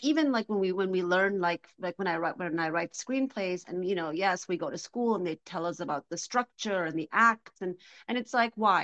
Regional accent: Afghanistan; So I come from Afghanistan. So anything in the arts is not celebrated.

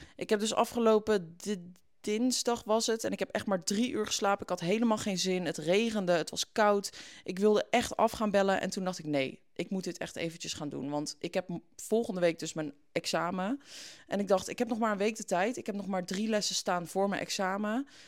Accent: Etten-Leur, North Brabant, Netherlands; moved away as an adult; now in Belgium; Maar we zijn samen opgegroeid in Etten-Leur.

